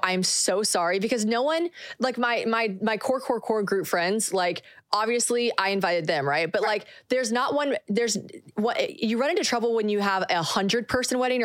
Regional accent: the South, United States; I'm 30 years old. I grew up in the South.

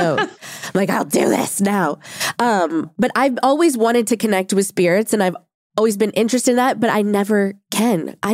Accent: New Orleans, Louisiana, United States; So I grew up in New Orleans. So it was very, so it was very normal for me.

